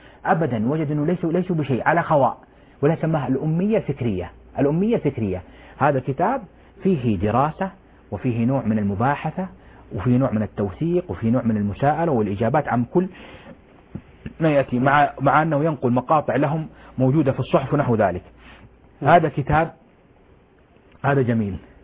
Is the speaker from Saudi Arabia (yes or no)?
yes; Saudi Arabia